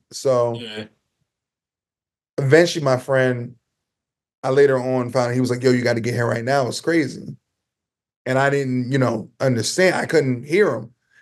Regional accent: Orange, New Jersey, United States; also born or lived in Montclair, United States; I lived in Montclair, but I was born in Orange. I lived in Orange when I was younger.

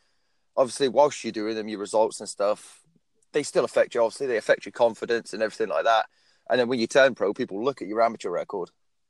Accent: Corby, East Midlands, United Kingdom; because I'm from Corby, you see.

